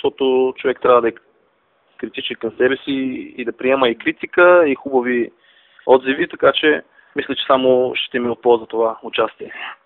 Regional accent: Plovdiv, Plovdiv Province, Bulgaria; защото съм от Пловдив.

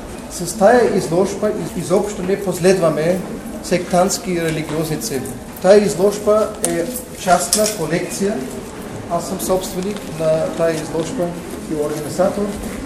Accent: Germany; Bulgarian is a second language; Аз съм германец и ще ми простете, когато прави грешки на български, просто не ми майчната езика.

